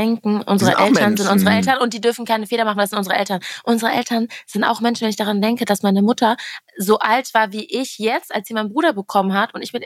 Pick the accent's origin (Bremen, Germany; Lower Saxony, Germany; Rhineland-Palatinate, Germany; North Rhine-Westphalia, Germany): North Rhine-Westphalia, Germany; Castrop-Rauxel; also born or lived in Wattenscheid; Gott sei Dank bin ich in Castrop-Rauxel groß geworden